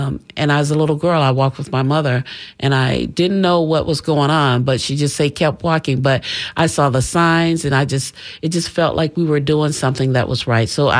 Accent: Tampa, Florida, United States; Grew up in an area they call Jackson Heights and off the corner of 34th and Osborne.

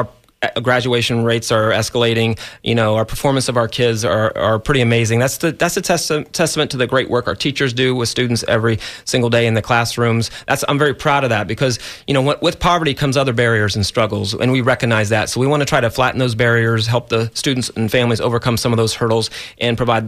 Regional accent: Ohio, United States; now in Florida, United States; I came from Ohio at some point to come to live in Florida.

